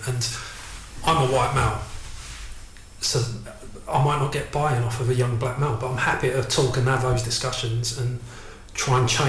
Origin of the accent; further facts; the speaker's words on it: United Kingdom; Victoria Cross, where I grew up in Warwick Square.